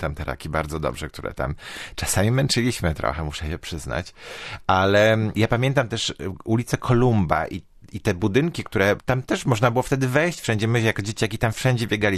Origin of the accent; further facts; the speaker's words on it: Szczecin, West Pomeranian Voivodeship, Poland; Pokazuję też oczywiście Potulicką i pokazuję Piekary, czyli to są te miejsca związane z moim dzieciństwem